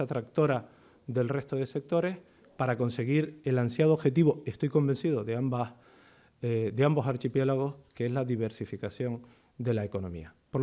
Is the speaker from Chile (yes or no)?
no; Tenerife, Canary Islands, Spain; algunos pensarán que es porque estamos en Tenerife o porque soy de Tenerife